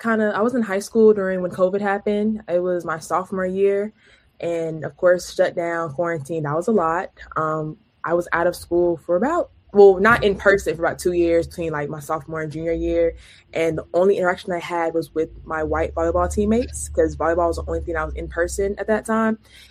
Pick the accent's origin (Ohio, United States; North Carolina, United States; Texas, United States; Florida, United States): North Carolina, United States; Raleigh; I'm from Raleigh, so not too far.